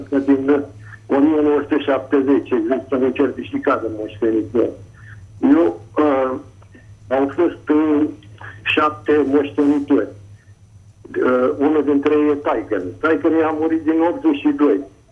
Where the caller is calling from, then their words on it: Prahova, Romania; din Prahova și aș avea și o întrebare pentru doamna avocat